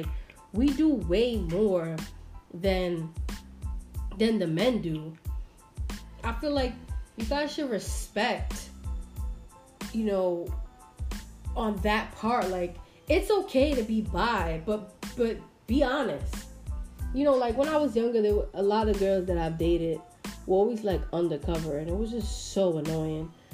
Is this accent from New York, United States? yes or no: yes; New York City, New York, United States; I'm from the Bronx and Washington Heights. Like, I'm hood. You heard me? Like, I'm straight New York sometimes